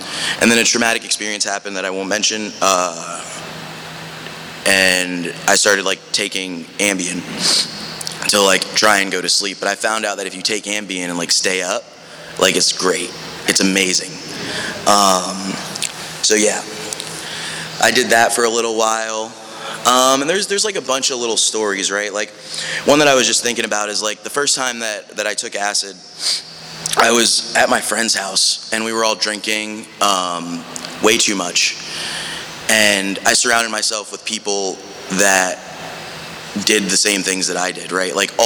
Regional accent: New Jersey, United States; born there; But yeah, so the beginning of it, I was born in New Jersey.

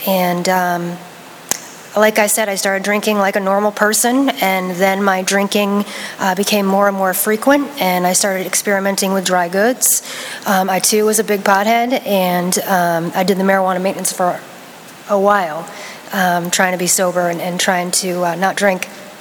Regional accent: Middletown, Connecticut, United States; I grew up in Connecticut, in Middletown, Connecticut.

